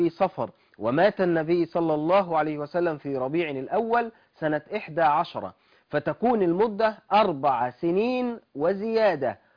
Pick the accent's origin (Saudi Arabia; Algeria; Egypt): Egypt